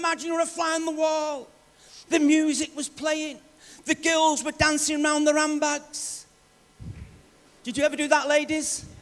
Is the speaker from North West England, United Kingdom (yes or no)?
yes; Salford, North West England, United Kingdom; born there; also born or lived in Manchester; and I was born in Salford and I lived in Manchester. Well, we're all part of Greater Manchester, but you know what I mean.